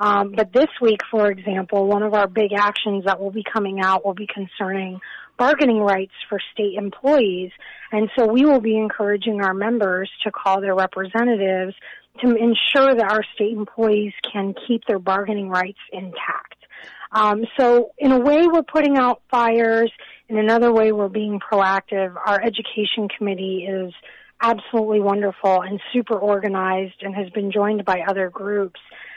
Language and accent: English; Florida, United States; moved away as an adult; now in Iowa, United States; I'm actually originally from Florida. I lived there my whole life. I didn't leave there until I came to Iowa nearly 4 years ago.